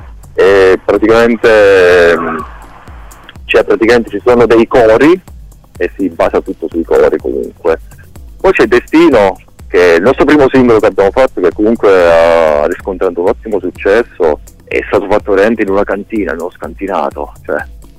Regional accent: Abruzzo, Italy; noi siamo dei ragazzi che comunque veniamo dalla provincia di Pescara

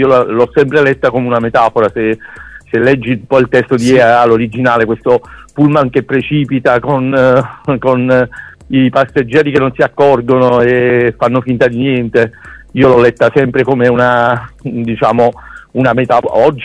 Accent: Naples, Campania, Italy; la band, che appunto siamo tutti di Napoli

